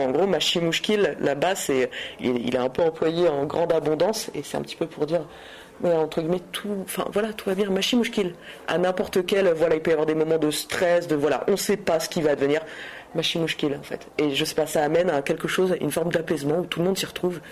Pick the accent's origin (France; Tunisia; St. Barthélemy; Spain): France; je suis plutôt native de France, etc. J'ai vécu toute ma vie ici